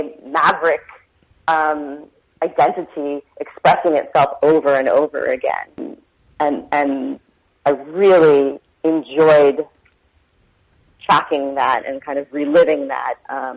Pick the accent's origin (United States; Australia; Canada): United States; Washington, District of Columbia; moved away as an adult; now in Los Angeles, United States; Well, to be quite honest with you, I'm from Washington, D.C., and I didn't want to do one more winter after college.